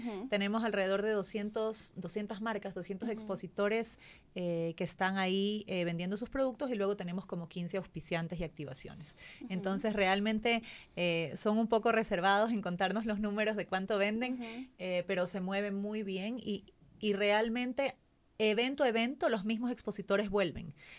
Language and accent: Spanish; Guayaquil, Guayas, Ecuador; Bueno, sí, yo soy de Guayaquil, me casé con un quiteño